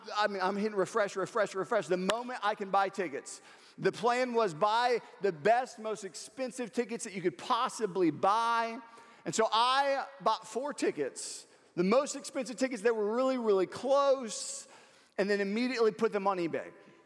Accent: Houston, Texas, United States; I'm a true Astros fan, all right? I was raised in Houston. I love the Astros.

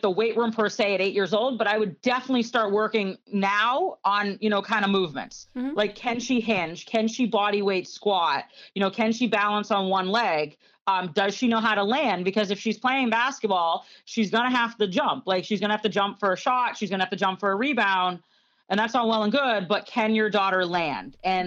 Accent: New Hampshire, United States; when I was an athlete growing up in New Hampshire, I was blessed with fantastic coaches.

